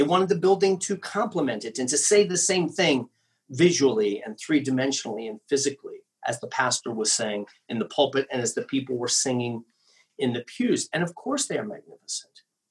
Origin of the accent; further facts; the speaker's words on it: New York City, New York, United States; I'm a New Yorker, so I love the New York skyline, although it's changing. It's not the skyline of my youth.